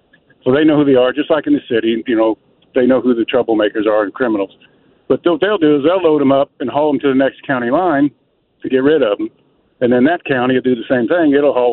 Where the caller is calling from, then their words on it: Perryville, Missouri, United States; I'm calling from Perryville, South St. Louis, about 80 miles.